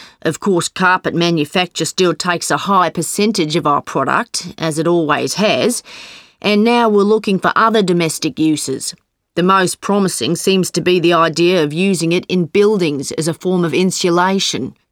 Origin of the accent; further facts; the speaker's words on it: New South Wales, Australia; So, I'm from New South Wales, where over 30% of sheep farming takes place.